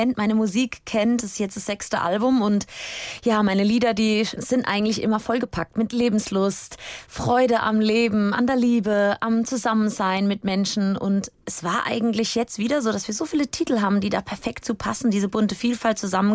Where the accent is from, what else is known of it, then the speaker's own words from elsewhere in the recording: Heppenheim, Hesse, Germany; Also ich bin in Heppenheim geboren und dort in der Nähe aufgewachsen.